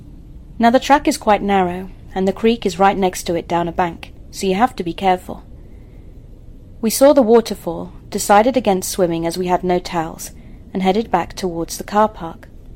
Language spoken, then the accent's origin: English; New Zealand; So I'm from New Zealand